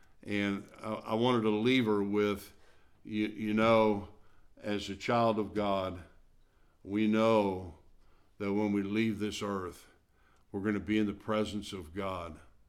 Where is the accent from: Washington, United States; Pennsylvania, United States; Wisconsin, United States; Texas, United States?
Wisconsin, United States; I think about, you know, my football team, being I'm from Wisconsin, I grew up since I was old enough to know what a football was. I've been a Green Bay Packer fan